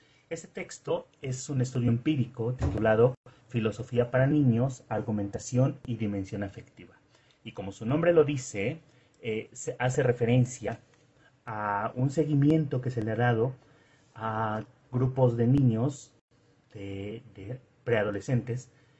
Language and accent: Spanish; Mexico; soy de México.